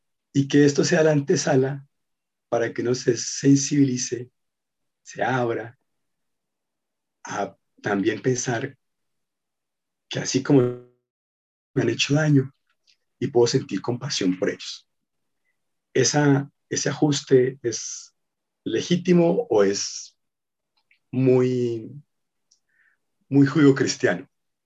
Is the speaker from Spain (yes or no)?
no; Colombia; yo hice un programa en un doctorado que hice en Argentina, yo soy colombiano